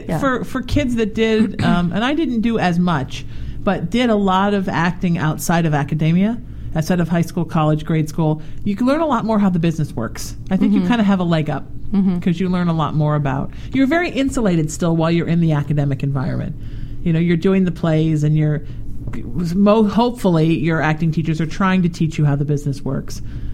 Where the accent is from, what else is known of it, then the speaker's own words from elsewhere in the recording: New Haven, Connecticut, United States; Yeah, and I'm from New England. Well, New Haven. So so the outskirts of New England.